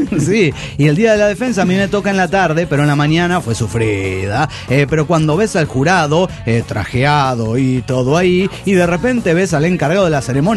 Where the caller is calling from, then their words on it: Renton, Washington, United States; de Renton, United States of America.